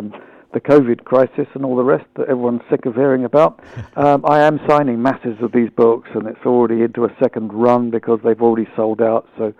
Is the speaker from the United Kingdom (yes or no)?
yes; London, United Kingdom; The 1950s that I grew up in London, when it was a very smog-ridden, smoky old place post-war, with lots of bomb sites and buildings that were falling to pieces